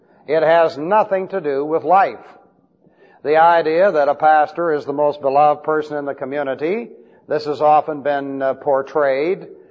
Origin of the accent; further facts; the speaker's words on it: Beverly Hills, California, United States; I grew up in Beverly Hills, California, and I went to at least 3 movies a week.